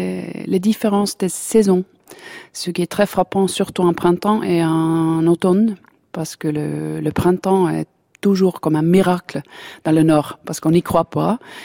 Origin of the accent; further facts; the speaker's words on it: Helsinki, Uusimaa, Finland; En fait, j'ai grandi à Helsinki et j'ai fait beaucoup d'études dans les pays différents. Et je suis revenue à Helsinki